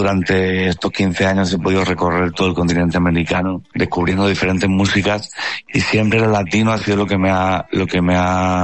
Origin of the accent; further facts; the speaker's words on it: Region of Murcia, Spain; now in Madrid, Spain; soy un poco canario o un poco latino, siendo de Murcia yo y viviendo en Madrid.